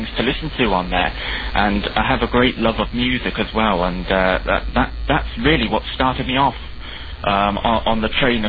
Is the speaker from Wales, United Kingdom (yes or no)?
no; London, United Kingdom; born there; I was born in London. And I was born in September 1970, so that actually makes me 29 at the moment.